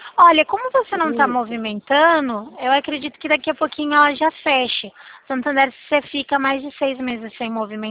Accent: São Paulo, Brazil; O meu DD é 19, que eu sou aqui de São Paulo. Mas é eu mesmo

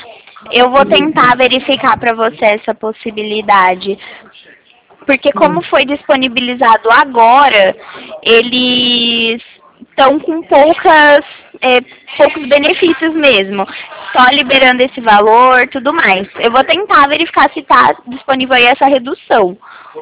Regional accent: Porto Ferreira, São Paulo, Brazil; Eu sou aqui do interior de São Paulo, tá? Porto Ferreira, não sei se você conhece, que é uma cidade de interior.

